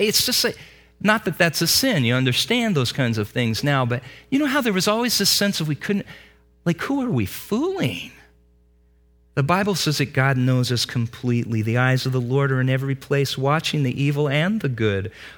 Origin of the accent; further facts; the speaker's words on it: Medford, Oregon, United States; In Southern Oregon, where I grew up, Medford, black tornadoes. Where we grew up in Medford